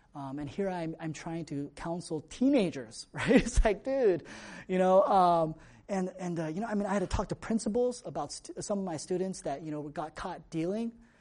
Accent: California, United States; I'm from California, you know, I came out with like my tank top

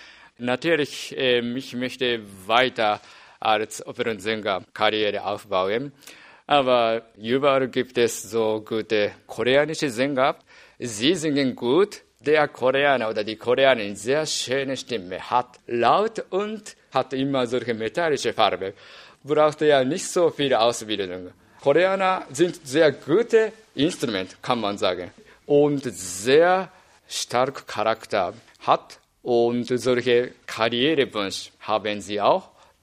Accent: Japan; German is a second language; now in Germany; Zum Beispiel bei uns in Heimat Japan gibt es keine Staatsoper, obwohl man also Gesang studiert hat.

